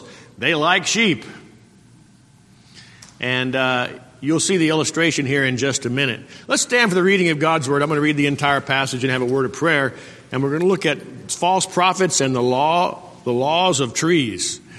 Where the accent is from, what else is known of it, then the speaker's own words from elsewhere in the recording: Alpine, Texas, United States; I grew up in West Texas when I was in high school, lived in a little town called Alpine, which is right in the center of the Big Bend country.